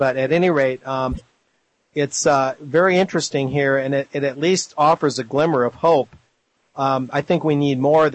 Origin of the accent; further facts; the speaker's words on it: Michigan, United States; Michigan being my home state, I have something of a soft spot for Michigan